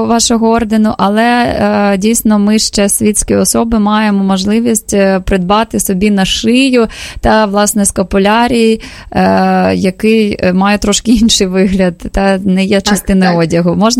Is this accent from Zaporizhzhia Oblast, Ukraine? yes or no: yes; Zaporizhzhia, Zaporizhzhia Oblast, Ukraine; А я ще й родом з Запоріжжя